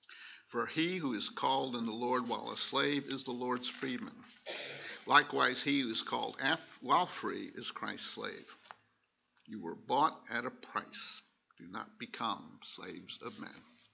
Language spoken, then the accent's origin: English; Asheville, North Carolina, United States; And since we're from Asheville, it's 8:12 p.m. there.